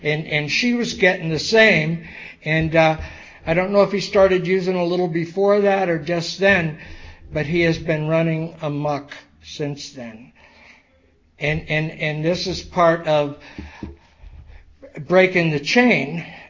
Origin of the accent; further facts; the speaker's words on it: Arizona, United States; And then underneath it has a cactus because I'm from Arizona.